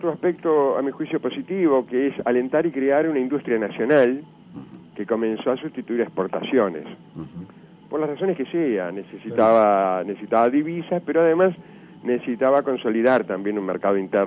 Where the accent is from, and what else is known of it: Uruguay